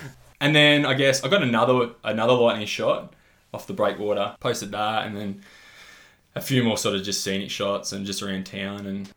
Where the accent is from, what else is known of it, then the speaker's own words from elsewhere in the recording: Warrnambool, Victoria, Australia; it's called Cannon Hill in Warrnambool, in my hometown.